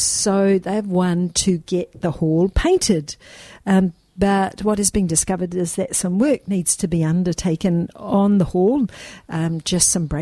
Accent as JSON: {"language": "English", "town": "Ruapuka", "country": "New Zealand", "tie": "born or raised there", "said": "Of course, we lived out of the wop-wops. Seeing dust on the road was enough to get you squealing with excitement because there was someone coming down the road."}